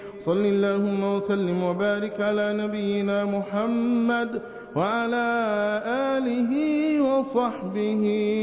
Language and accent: Arabic; Egypt; احفظ بلادنا مصر بحفظك وارعها برعايتك